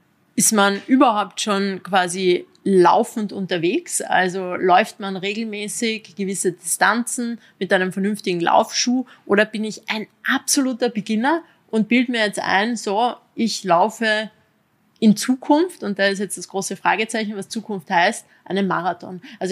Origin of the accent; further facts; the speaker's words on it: Carinthia, Austria; auch wir beide als Kärntner